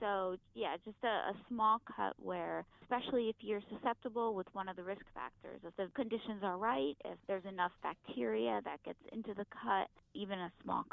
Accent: New Jersey, United States; I grew up in New Jersey and I spent my life going to the beach and I continue to go to the beach.

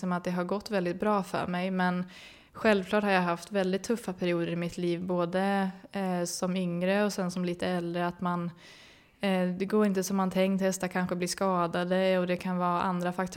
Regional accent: Uppsala, Uppsala County, Sweden; Mamma och pappa hade ridskola i Uppsala där jag växte upp.

